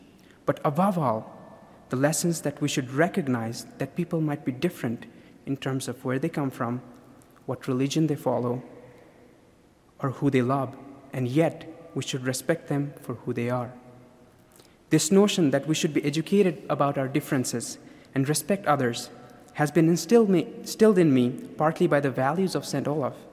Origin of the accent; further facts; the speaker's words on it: Nepal; also born or lived in Kathmandu; family decided to move to capital Kathmandu, which was the safest city in Nepal. I was taken away from my hometown that was so dear to me.